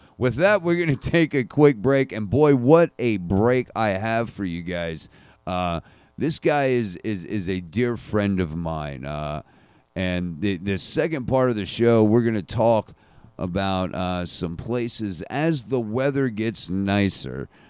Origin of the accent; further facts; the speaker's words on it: East Coast, United States; And as a child, I grew up on the East Coast, so I don't know if we have any East Coast hounds, but Ocean City was a place that I frequented on a yearly basis